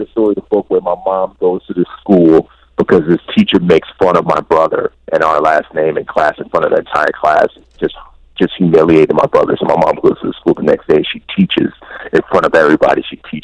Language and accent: English; Bronx, New York, United States; growing up in the Bronx, man, we didn't have the term bully back then, you just got beat up.